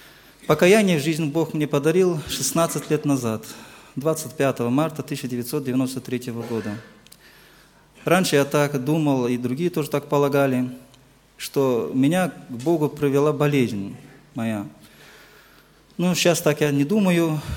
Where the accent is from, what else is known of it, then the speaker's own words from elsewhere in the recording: Karakalpakstan, Uzbekistan; Я сам родом из Узбекистана, как уже брат сказал, в Каракалпакской автономной республике.